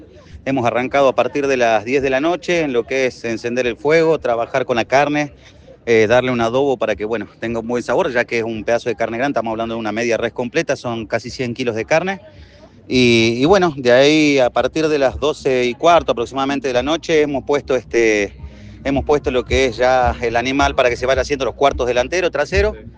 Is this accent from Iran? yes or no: no; the south, Argentina; Yo, por ejemplo, vengo del sur de la Argentina, 5.000 kilómetros más abajo